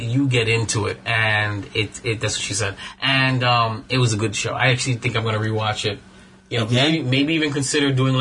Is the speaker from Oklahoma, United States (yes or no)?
no; New York, United States; And even though I'm from New York, it wasn't just